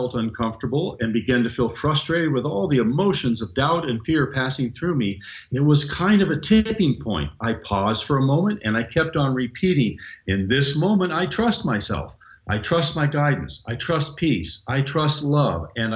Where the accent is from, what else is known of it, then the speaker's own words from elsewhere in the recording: South India, India; from South India.